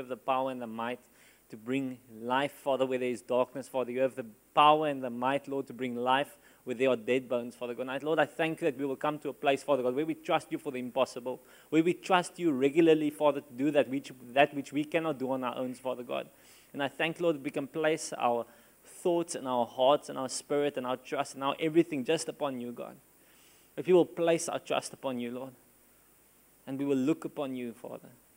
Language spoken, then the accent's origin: English; Walvis Bay, Erongo, Namibia; for those who not know me. I'm from Walvis Bay. I'm in Shofar, Walvis Bay.